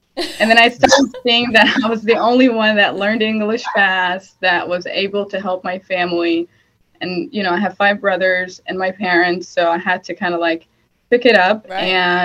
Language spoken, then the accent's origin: English; Iraq; now in United States; my family has migrated to the United States in 2006. So I'm from Iraq.